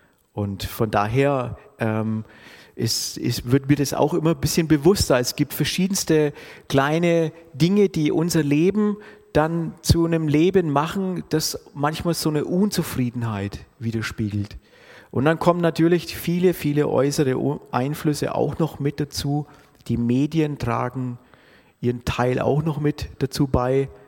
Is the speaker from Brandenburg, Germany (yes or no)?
no; Bavaria, Germany; also born or lived in North Rhine-Westphalia; Wir kommen ursprünglich aus dem Frankenwald, lebten dann eine Zeit lang in Nordrhein-Westfalen.